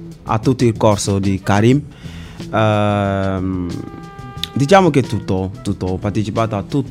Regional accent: Côte d’Ivoire; now in Cagliari, Italy; Io vengo dalla Costa d'Avorio.

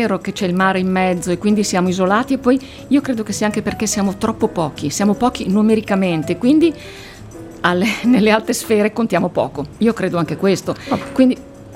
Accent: Busachi, Sardinia, Italy; born there; also born or lived in Milan; sono nata a Busacchi in provincia di Oristano, mio papà era di Gavoi, ho nonni, bisnonni, tutti sardi, sono sardissima. Però figlia di immigrati, poi a Milano, e quindi ho vissuto là tempo.

